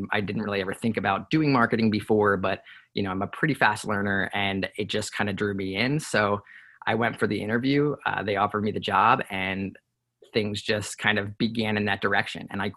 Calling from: Maryland, United States; I am actually located in Maryland on the East Coast, US.

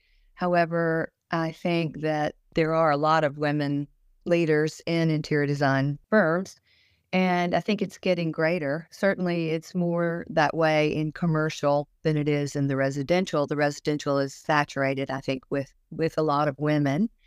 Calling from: Atlanta, Georgia, United States; I'm in my home office right here in Atlanta, Georgia.

